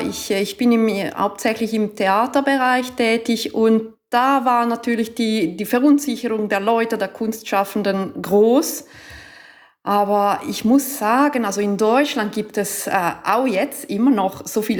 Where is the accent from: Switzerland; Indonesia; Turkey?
Switzerland; Ticino; ich bin auch aus dem Tessin